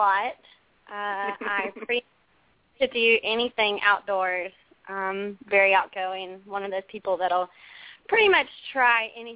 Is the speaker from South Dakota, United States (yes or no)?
no; Woodland, Alabama, United States; now in Valdosta, United States; I'm calling from Valdosta, Georgia. I'm stationed at Moody Air Force Base, so that's where I'm at tonight. And where are you originally from? I'm originally from Woodland, Alabama.